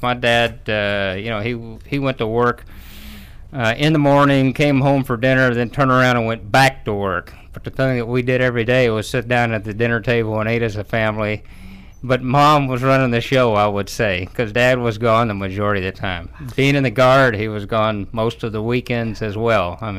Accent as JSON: {"language": "English", "town": "Radcliff", "region": "Kentucky", "country": "United States", "said": "Yeah, I'm from a little city called Ratcliff, which is right beside Fort Knox."}